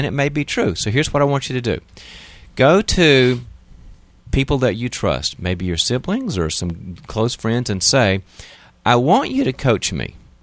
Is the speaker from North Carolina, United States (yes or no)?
yes; North Carolina, United States; I mean, I'm from North Carolina. I know how we visit also. We Tar Heels visit in a certain way.